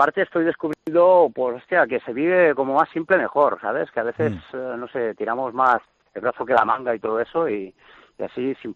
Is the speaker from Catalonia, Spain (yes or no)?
yes; Barcelona, Catalonia, Spain; vivo en la montaña, pim pam, me ha pillado esto, soy de Barcelona, pim pam.